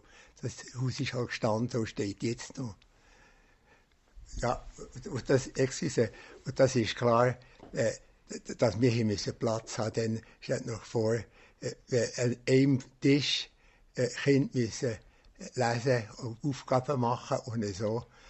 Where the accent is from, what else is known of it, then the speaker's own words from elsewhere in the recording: Lenk, Bern, Switzerland; Ja, ich bin an der Lenk aufgewachsen. Ich habe die meiste Zeit hier an der Lenk verbracht.